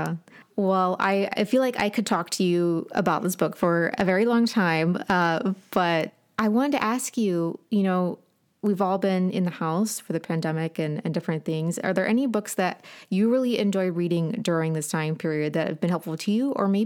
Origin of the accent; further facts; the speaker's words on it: Appalachia, United States; I really love regional literature. I'm from Appalachia.